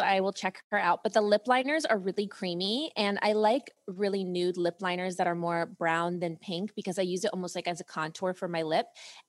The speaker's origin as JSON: {"language": "English", "region": "Ohio", "country": "United States", "tie": "born or raised there", "said": "So I grew up in Ohio and I lived with my dad growing up. So my parents were divorced. My mom lived in Europe. I lived with my dad in Ohio."}